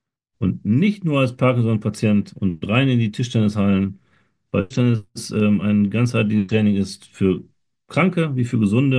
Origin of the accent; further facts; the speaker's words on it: Nordhorn, Lower Saxony, Germany; stehe ich dreimal im Goldenen Buch der Stadt Nordhorn, hier in meiner Heimatstadt